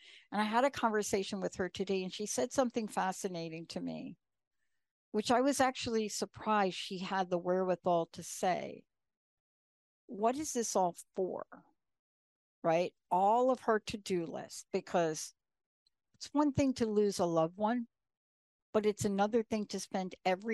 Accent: New York City, New York, United States; now in Boston, United States; I grew up in New York.

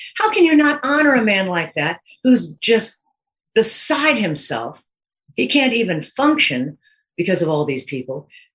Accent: Des Moines, Iowa, United States; Iowa, I'm from Des Moines.

